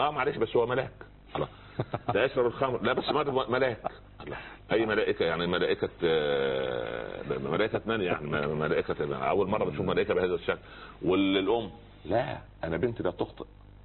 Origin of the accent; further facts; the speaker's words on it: Upper Egypt, Egypt; حتى عندنا في الصعيد اسمه سخل برضه